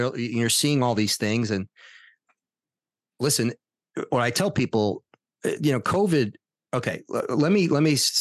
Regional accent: Florida, United States; Yeah, I'm from Florida. I know what it's like here with the Chads and all that.

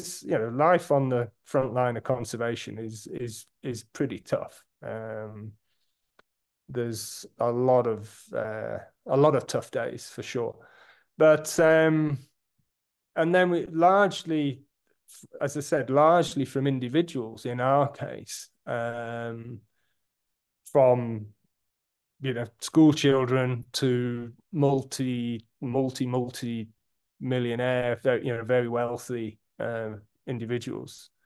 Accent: England, United Kingdom; I grew up in England.

